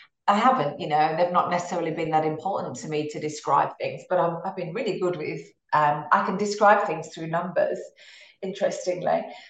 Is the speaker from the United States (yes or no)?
no; England, United Kingdom; now in Australia; So here I am in Australia now, absolutely loved Australia. And I feel as Australian as I do English now.